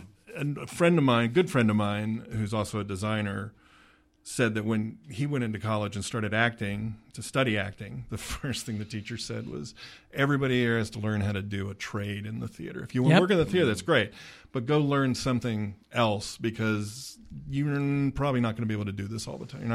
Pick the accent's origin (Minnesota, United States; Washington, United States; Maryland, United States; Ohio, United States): Maryland, United States; Baltimore; also born or lived in North Texas; I was born in North Texas. I grew up in Baltimore.